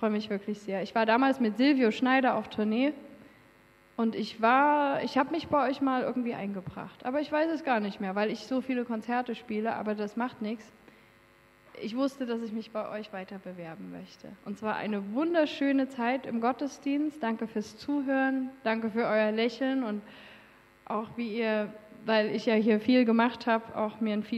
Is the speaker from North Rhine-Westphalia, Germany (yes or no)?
no; Dresden, Saxony, Germany; Ich komme aus Dresden.